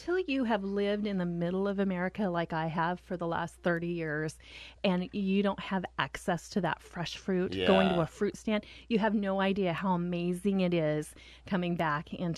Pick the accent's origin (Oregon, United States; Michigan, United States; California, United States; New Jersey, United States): Oregon, United States; I've got web feet. I'm from Oregon.